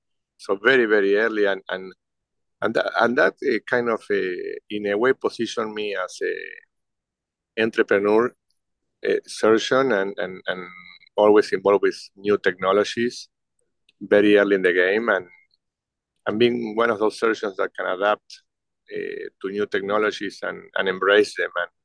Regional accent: Argentina; English is a second language; So I am from Argentina. … is Irish. My grandfather was Irish.

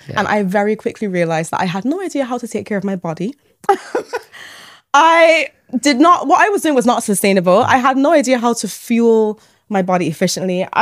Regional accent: Barbados; So I am originally from Barbados.

